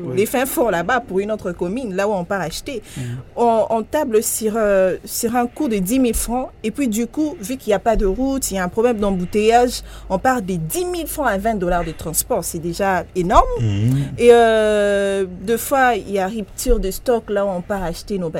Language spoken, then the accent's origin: French; DR Congo; on est congolais, on sait comment est-ce que ça fonctionne ici